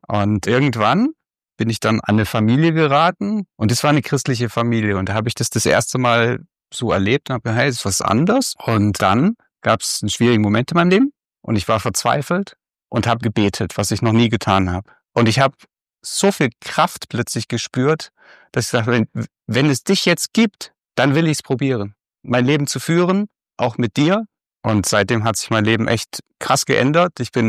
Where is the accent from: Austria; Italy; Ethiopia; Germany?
Germany; East Germany; Also ich bin in der DDR aufgewachsen